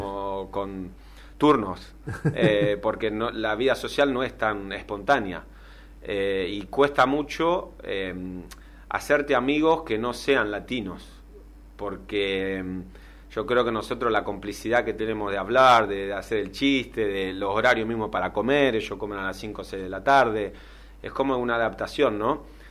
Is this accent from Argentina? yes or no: yes; Argentina; Lo que yo tengo muy adentro es quién soy, lo argentino que soy